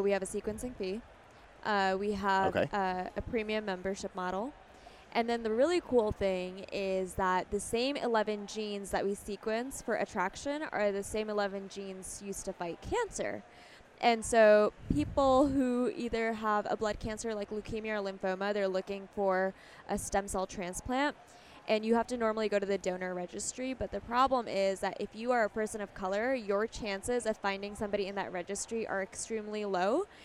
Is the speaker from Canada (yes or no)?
no; Pakistan; especially coming from my background. I'm Pakistani.